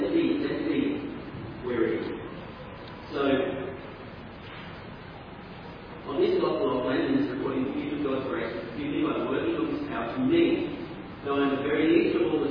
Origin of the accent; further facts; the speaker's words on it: Australia; I'm Australian.